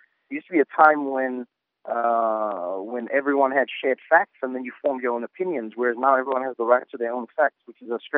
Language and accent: English; South Africa; I was unlucky in that we didn't get many comedy shows like that growing up in South Africa